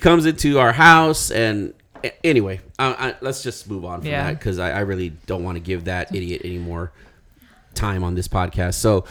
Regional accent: Uvalde, Texas, United States; I grew up in Uvalde, all right? And in Uvalde, one thing that we learn, you know, you stand up for yourself, okay?

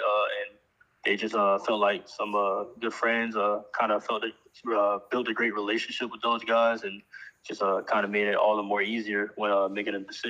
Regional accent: Miami, Florida, United States; just because I'm from Miami. I'm from down there, so you know I've been on campus a couple times.

